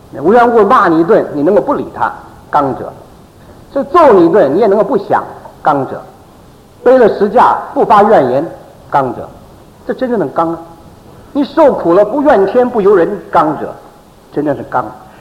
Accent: China; 我们身为中国人是有福了，得天独厚

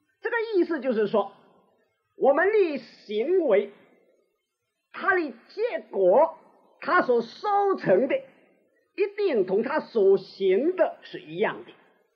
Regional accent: China; 我们中国人说种瓜得瓜，种豆得豆啊

